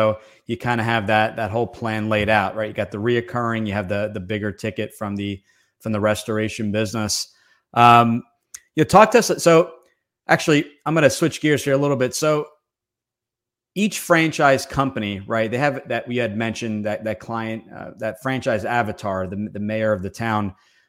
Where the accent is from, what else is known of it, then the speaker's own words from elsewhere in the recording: New Jersey, United States; you know we've we're both from New Jersey.